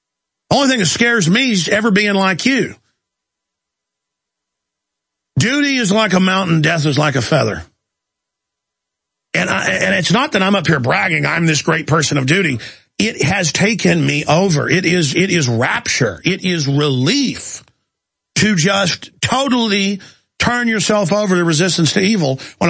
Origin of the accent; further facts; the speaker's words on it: Texas, United States; I mean, I'm from Texas, folks, and the mafia never did too good down here because people would rather die than be your slaves.